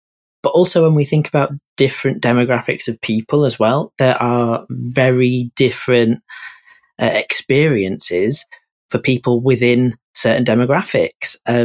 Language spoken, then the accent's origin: English; Yorkshire and the Humber, United Kingdom; I could talk about being gay and growing up in the Yorkshire Dales, how that affected my mental health.